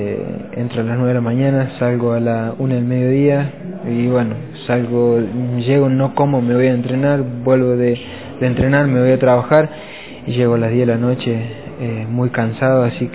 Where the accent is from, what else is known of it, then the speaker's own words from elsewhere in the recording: Quines, San Luis, Argentina; Hola, sí, yo soy de Quines